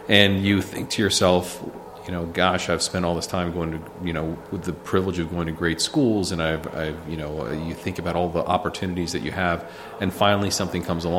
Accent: Bethesda, Maryland, United States; So I grew up in Bethesda. And I went to Mater Dei, and then I went to Georgetown Prep, and I had a pretty normal sort of suburban D.C. Experience.

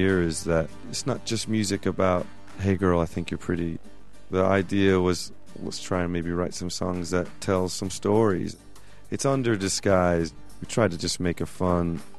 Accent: Laredo, Texas, United States; moved away as an adult; You know, I grew up in Laredo, Texas. I lived there till I was 18. And realized when I moved out of Laredo and into other parts of the country, realized Laredo was a very unique place.

